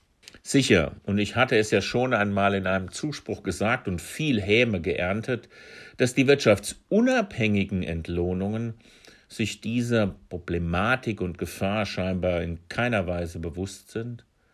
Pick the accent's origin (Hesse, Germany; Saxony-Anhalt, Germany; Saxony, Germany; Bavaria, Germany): Hesse, Germany; born there; in meiner Heimatgegend im hessischen und heiligen Hinterland, eine evangelistische Gegend von Urzeiten an, in der bis heute in meiner Heimatgemeinde, in der ich geboren bin